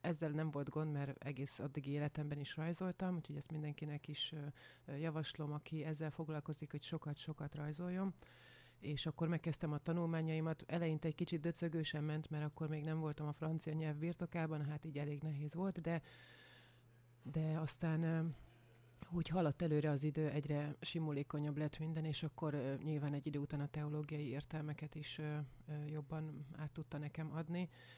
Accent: Zalaegerszeg, Zala, Hungary; Zalaegerszegről érkeztem, ott is születtem, de az ikonfestő, illetve a művészeti tanulmányaimat Franciaországban folytattam még a 20-as éveim elején.

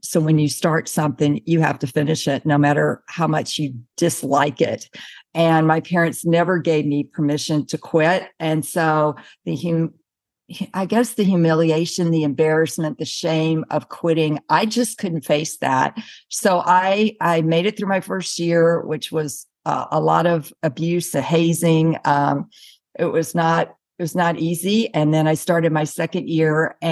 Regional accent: Mississippi, United States; And I came from a very conservative background. I grew up in Mississippi, and I had never even been on a date when I went out to the academy.

